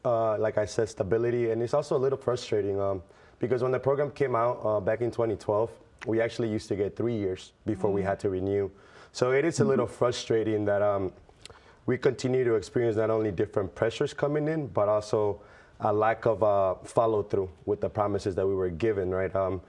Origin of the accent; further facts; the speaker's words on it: Chicago, Illinois, United States; I'm relocating to a completely new state. I grew up here in Chicago.